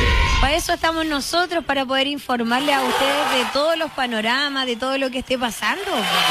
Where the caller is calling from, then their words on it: Valparaíso, Chile; nosotros somos de Valparaíso